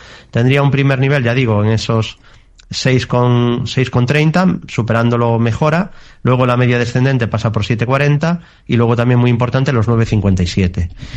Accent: A Coruña, Galicia, Spain; Y yo, siendo coruñés, pues tardé mucho en ser inversor

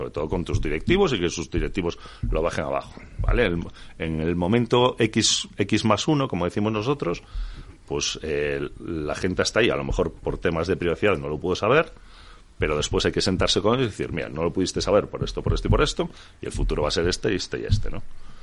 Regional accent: Galicia, Spain; que es gallega además, de donde soy yo.

